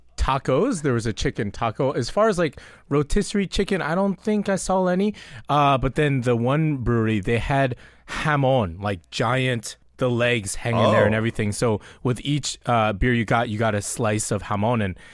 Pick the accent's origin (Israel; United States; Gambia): United States; So I grew up in the States, right? And I grew up on root beer.